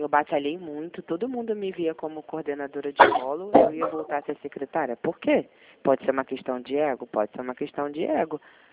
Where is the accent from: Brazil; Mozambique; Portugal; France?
Brazil; Cabo Frio, Rio de Janeiro; Eu morei muitos anos na Ilha do Governador, Jacarepaguá. Aí, com 10 anos, eu fui para Cabo Frio e lá fiquei até os meus 30 anos. E estou aqui em Sorocaba, vai fazer 3 anos.